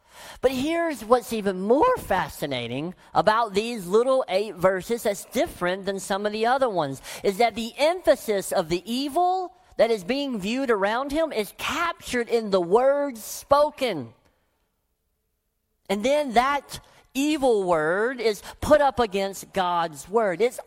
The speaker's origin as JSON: {"language": "English", "region": "the South", "country": "United States", "tie": "born or raised there", "said": "I grew up in the South and we talked in imagery all the time."}